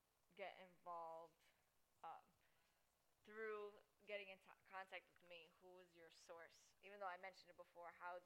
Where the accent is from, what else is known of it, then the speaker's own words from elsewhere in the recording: New York City, New York, United States; I'm from Harlem. Life. Harlem, New York City.